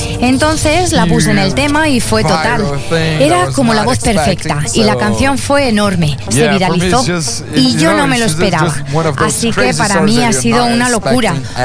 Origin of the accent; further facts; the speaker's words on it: Brazil; Spanish is a second language; es también la primera vez que pincho aquí en mi país. En Tomorrowland, Brasil.